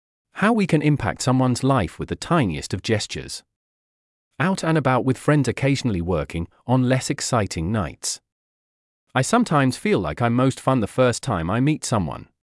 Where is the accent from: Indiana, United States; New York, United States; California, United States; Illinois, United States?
California, United States; Even though I was brought up in the Bay Area, I feel like there is still a lot to discover here.